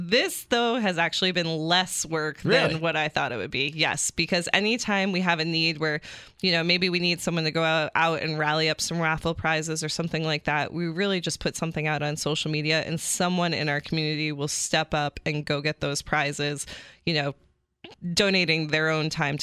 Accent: New York, United States; So I grew up playing volleyball near Ithaca.

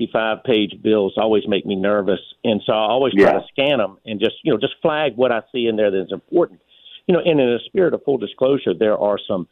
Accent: United States; it really bothers me as an American

